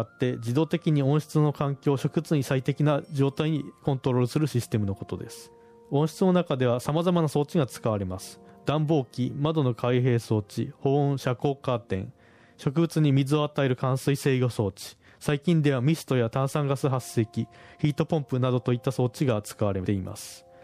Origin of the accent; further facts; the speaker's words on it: Tochigi, Japan; moved away; also born or lived in Aichi Prefecture / Kagawa Prefecture; はい、出身は栃木県です。実家は稲作をやっている農家でしたので、農業には若干関わりがありました。故郷を離れて愛知県や香川県で過ごした時間が長すぎて言葉が移ってしまいまして、どこの出身だか分からなくなっています。